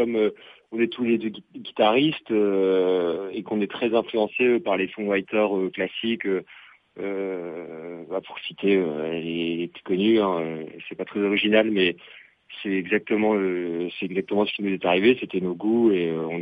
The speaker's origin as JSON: {"language": "French", "town": "Lille", "region": "Hauts-de-France", "country": "France", "lives_now": "Paris, France", "said": "Moi, je suis originaire de Lille et Julien, il est de La Flèche, à côté du Mans. Et en fait, on a tous les deux bougé à Paris"}